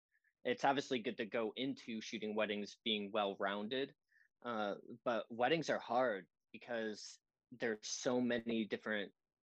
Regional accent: Ohio, United States; And we're both from Ohio.

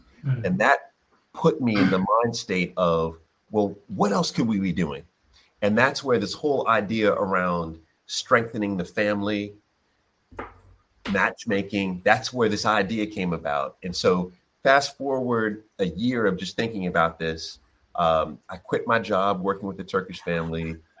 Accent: New York City, New York, United States; So I was born in New York in the United States. Grew up early in Jamaica, Queens, namely because I'm second generation Jamaican.

